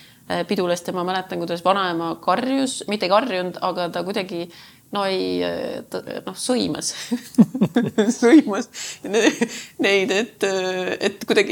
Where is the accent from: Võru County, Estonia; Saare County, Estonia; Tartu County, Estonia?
Saare County, Estonia; ma olen Saaremalt, et ma olen Saarelt ja siis see peale, et see on Eestis. et ikkagi ütleme see, et minu identiteet või see, kes ma olen, on ikkagi väga palju seotud Saaremaga.